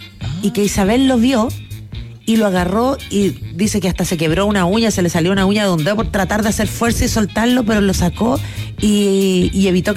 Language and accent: Spanish; Chile; Pero si me preguntan, yo digo que soy chilena inmediatamente.